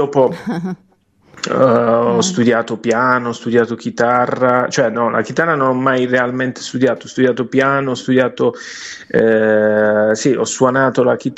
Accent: Apulia, Italy; now in Rome, Italy; di rimanere fuori casa, di continuare la mia vita lontano dalla mia terra natia, che è la Puglia, sì. E continuare a vivere fuori.

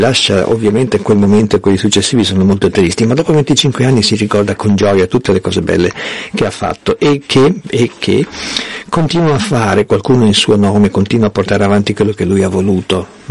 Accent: Brazil; Italian is a second language; inizia il programma dedicato al Brasile, trasmissione dedicata al mio paese

